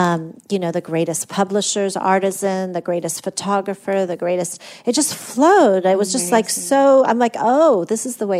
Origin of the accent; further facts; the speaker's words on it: Iran; growing up in Iran